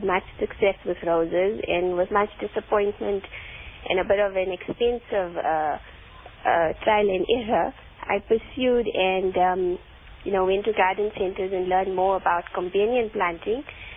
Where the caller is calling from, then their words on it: Benoni, Gauteng, South Africa; From the Benoni area.